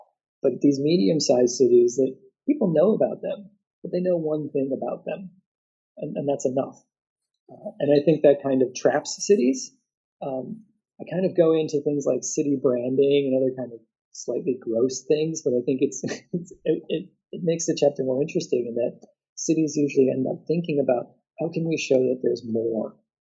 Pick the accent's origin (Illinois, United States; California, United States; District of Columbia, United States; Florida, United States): Illinois, United States; Chicago; now in Christchurch, New Zealand; And so I grew up outside of Chicago, and one of the great things is that when a band I liked would go on tour, I knew that they would come to Chicago. Then I moved to Christchurch